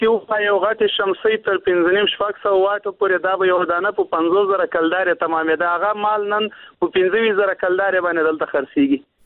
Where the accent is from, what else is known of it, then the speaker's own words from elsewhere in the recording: Afghanistan; now in Pakistan; په پاکستان کې موږ مېشت افغانان یو